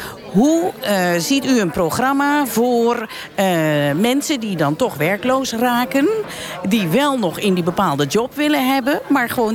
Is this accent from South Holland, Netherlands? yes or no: yes; Rijswijk, South Holland, Netherlands; ik kom uit Rijswijk. En ik ben bijna een jaar nu werkloos. Ik ben bijna 60.